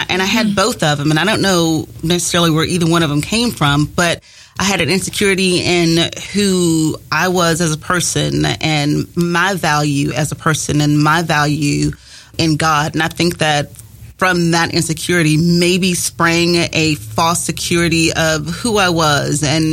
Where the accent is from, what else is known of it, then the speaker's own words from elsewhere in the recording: Jackson, Mississippi, United States; I am from Jackson, Mississippi, and I grew up in a Christian home